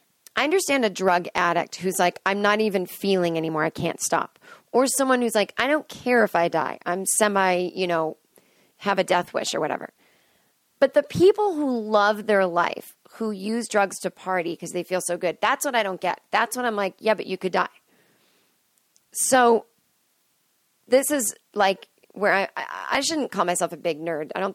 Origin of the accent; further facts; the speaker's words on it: Boston, Massachusetts, United States; because I grew up in right outside of Boston.